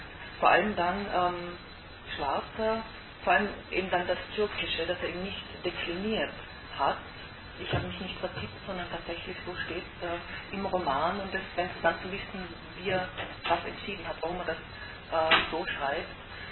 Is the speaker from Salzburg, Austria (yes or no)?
no; Tyrol, Austria; now in Vienna, Austria; dass eben ich als Tirolerin, das auch ein Kulturschock war, wie ich nach Wien gekommen bin.